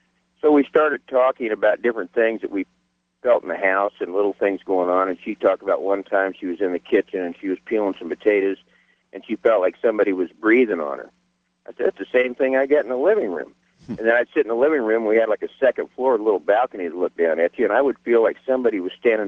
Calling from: Phoenix, Arizona, United States; I'm calling from Phoenix.

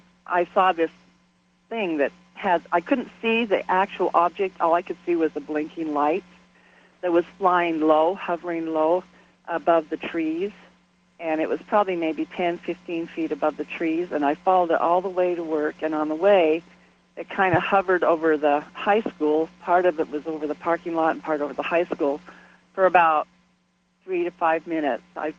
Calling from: Roy, Utah, United States; I am from Roy, Utah.

